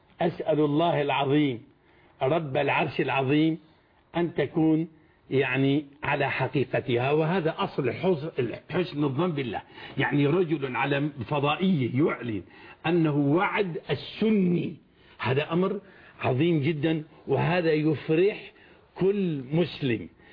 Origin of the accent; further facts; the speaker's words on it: Syria; أنا شامي ابن شامي،